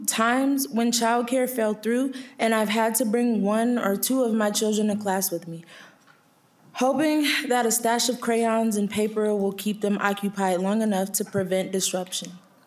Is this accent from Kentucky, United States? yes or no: no; Minneapolis, Minnesota, United States; I am a first-generation college student, born and raised in Minneapolis and currently a student at Minneapolis Community Technical College.